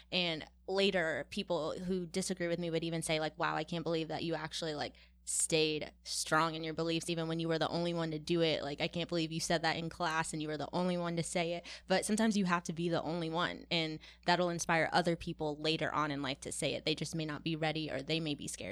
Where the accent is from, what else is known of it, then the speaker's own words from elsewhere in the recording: Cary, North Carolina, United States; now in Apex, United States; I'm actually from Cary, but I live in Apex now. So I went to Cary High School.